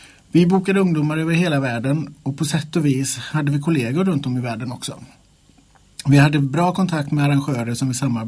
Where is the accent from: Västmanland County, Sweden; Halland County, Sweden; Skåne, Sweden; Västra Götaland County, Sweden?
Västra Götaland County, Sweden; Falköping; moved away as an adult; Jag är född och uppvuxen här i Falköping och bodde här fram tills jag skulle fylla 22.